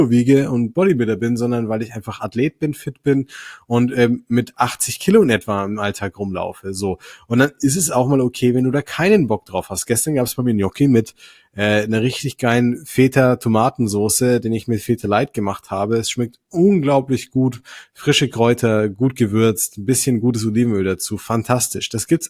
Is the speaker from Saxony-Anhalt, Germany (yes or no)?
no; Bavaria, Germany; Ich komme aus Franken. Bei mir ist Brotzeit Grundnahrungsmittel.